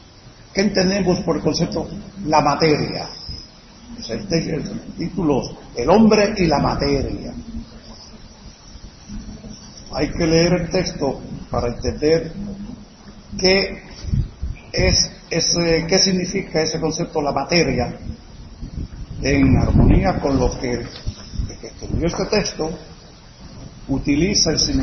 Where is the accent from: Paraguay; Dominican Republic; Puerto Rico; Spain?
Puerto Rico; aquí me criaron en Puerto Rico, y puedo distinguir esa diferencia en el idioma de cada región